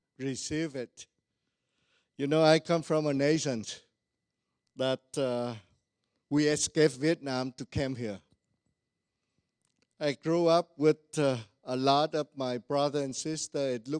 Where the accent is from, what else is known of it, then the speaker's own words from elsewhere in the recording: California, United States; I grew up in California.